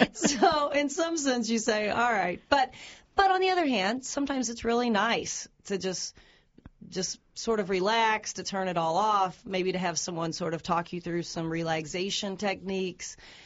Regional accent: Kentucky, United States; accent: Southern Kentucky; I'm from Southern Kentucky, and Siri, and I have that accent. Every now and then, you'll hear my accent come out.

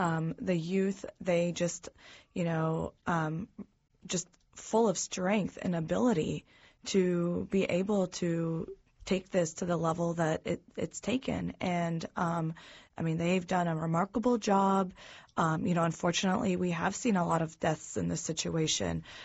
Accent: Benghazi, Benghazi District, Libya; Well, as far as my family goes, we are from Benghazi.

